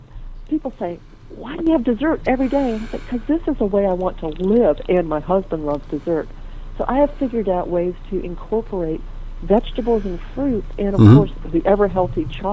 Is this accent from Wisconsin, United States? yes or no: no; Michigan, United States; I grew up in Michigan, where we ate a lot of cabbage, but we didn't eat collards or kale.